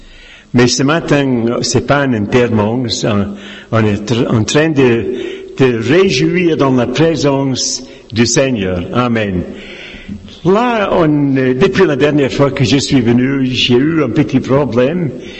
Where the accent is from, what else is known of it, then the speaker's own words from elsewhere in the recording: Scotland, United Kingdom; Je suis donc un Écossais. Ce n'est pas ma faute, hein? C'est parce que je suis né en Écosse.